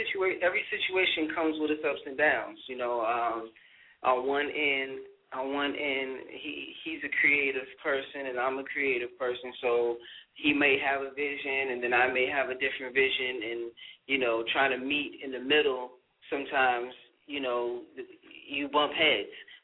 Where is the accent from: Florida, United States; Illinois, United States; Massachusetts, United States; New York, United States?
Massachusetts, United States; Boston; now in Los Angeles, United States; I'm from Boston, Massachusetts. I'm a big Red Sox, Celtics, Patriots, Bruins fan. Grew up in Boston, Mattapan, Mass., and now I reside in Los Angeles, California, Hollywood, and been out here for about two and a half years.